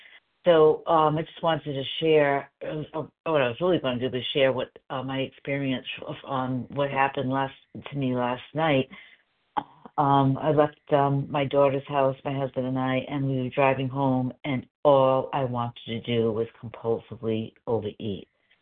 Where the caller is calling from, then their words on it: South Carolina, United States; I am calling in from South Carolina.